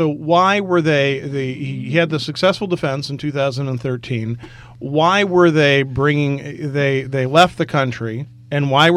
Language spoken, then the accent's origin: English; Norristown, Pennsylvania, United States; This is out of Norristown, Pennsylvania, my hometown